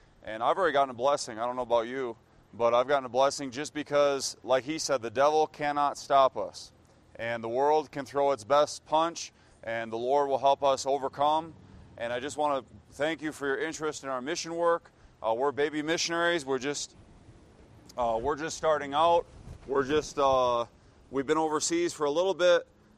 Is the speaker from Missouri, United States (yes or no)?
no; Wisconsin, United States; And a little bit about myself, I grew up in Wisconsin on a dairy farm.